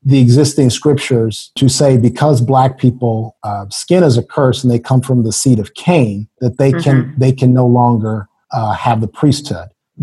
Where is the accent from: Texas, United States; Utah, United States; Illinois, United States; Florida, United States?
Illinois, United States; Okay, well, the brief history is, I'm from Illinois